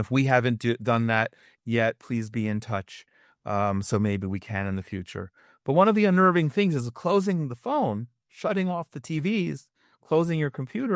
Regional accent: Princeton, New Jersey, United States; I grew up in Princeton, New Jersey.

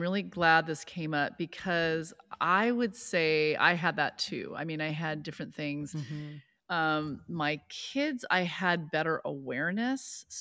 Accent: California, United States; you know, I'm from Orange County, and we don't know about that.

